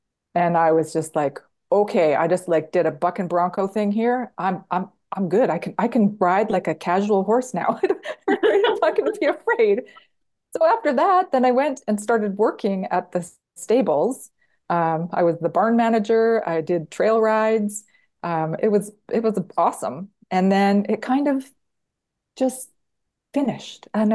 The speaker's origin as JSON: {"language": "English", "town": "Mission", "region": "British Columbia", "country": "Canada", "tie": "born or raised there", "said": "Yeah, I lived in Mission. So I grew up in Mission."}